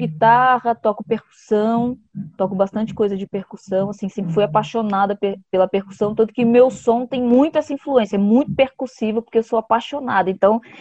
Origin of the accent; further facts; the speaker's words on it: Iguatu, Ceará, Brazil; eu vim do Ceará, do sertão do Ceará, de uma cidadezinha chamada Iguatu, que também é terra de Tizil do Araripe e … E saí de lá, na verdade, eu nasci assim mais para dentro ainda, assim, né? Que é de um sítio assim super pequeno que se chama Gaspar